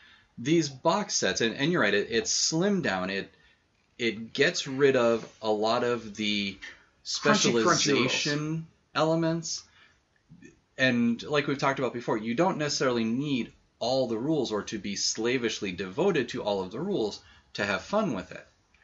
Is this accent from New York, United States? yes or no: no; Boston, Massachusetts, United States; now in Wisconsin, United States; I'm from Boston, but I've lived in Wisconsin pretty much since I came here for college in 88.